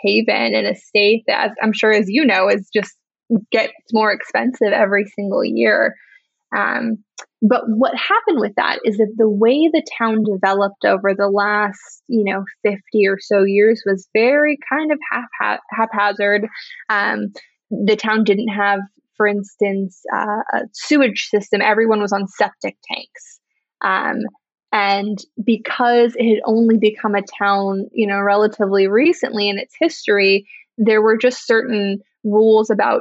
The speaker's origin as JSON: {"language": "English", "town": "Chico", "region": "California", "country": "United States", "tie": "born or raised there", "said": "growing up in Chico, I knew that Paradise was this really beautiful place"}